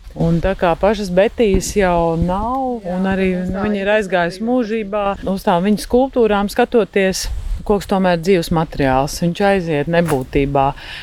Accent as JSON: {"language": "Latvian", "region": "Riga", "country": "Latvia", "said": "Mēs esam no Rīgas."}